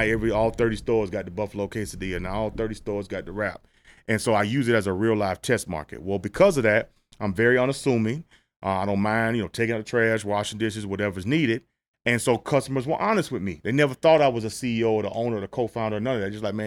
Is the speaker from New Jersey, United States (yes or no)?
no; Tampa, Florida, United States; So we became friends, and he was from Vegas, and I'm from Tampa, Florida.